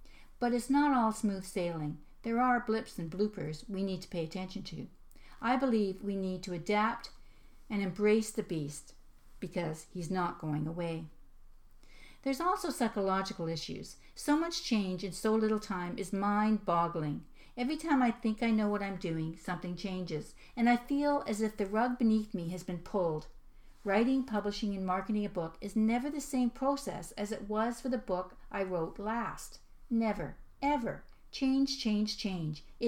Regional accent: Canada; Yes, I am Canadian.

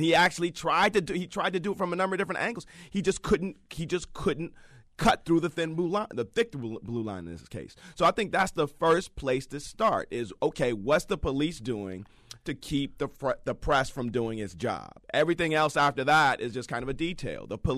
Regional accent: Inkster, Michigan, United States; I grew up in Inkster, Michigan, walking down the middle of the street from about 10 years old to when I went to college in 18.

